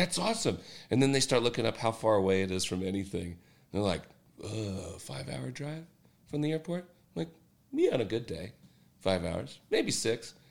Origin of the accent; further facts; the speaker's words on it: Pennsylvania, United States; I'm a Yankee from Pennsylvania. I could be totally an outsider